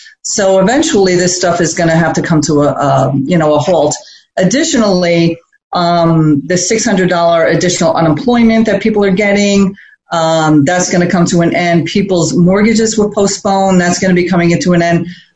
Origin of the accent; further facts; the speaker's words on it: New Jersey, United States; I'm originally from New Jersey, but we recently moved down to Florida.